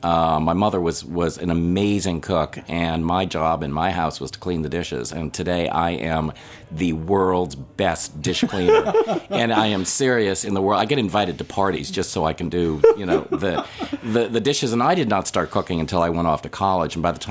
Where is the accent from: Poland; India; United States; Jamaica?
United States; Chicago, Illinois; Maybe that's because I'm from Chicago originally.